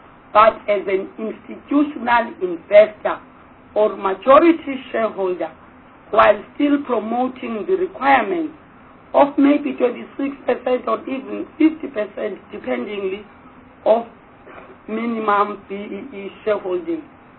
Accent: KwaZulu-Natal, South Africa; I come from KwaZulu-Natal, and I looked at the problem at Richards Bay Minerals

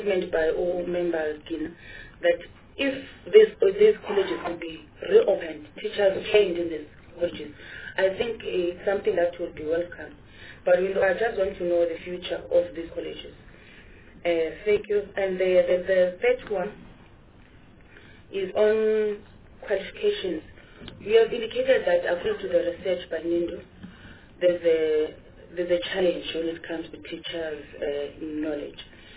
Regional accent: Mpumalanga, South Africa; I'm from Mpumalanga

